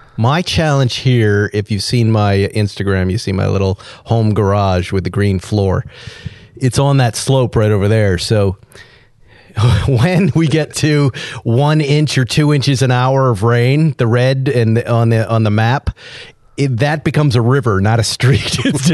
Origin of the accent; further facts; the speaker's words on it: East Coast, United States; now in California, United States; I grew up on the East Coast. I don't remember one rainstorm that made everything leak.